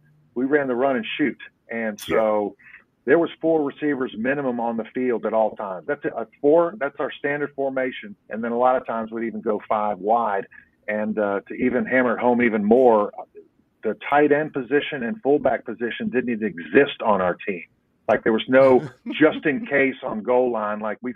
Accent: North Carolina, United States; I came from North Carolina and we predominantly ran the ball.

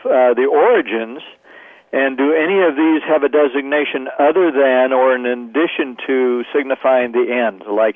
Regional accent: Hillsboro, Oregon, United States; I'm from Hillsboro, Oregon.

